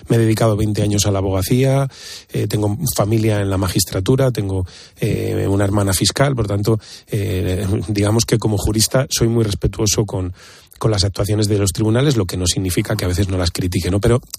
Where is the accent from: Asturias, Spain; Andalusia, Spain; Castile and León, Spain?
Castile and León, Spain; Valladolid; Yo me considero una persona más seria, quizá a lo mejor porque soy vallisoletano, soy sobrio